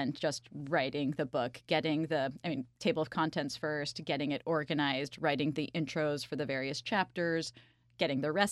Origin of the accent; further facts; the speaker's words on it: New Haven, Connecticut, United States; Like I'm from New Haven, New Haven, Connecticut area. So like New Haven style pizza.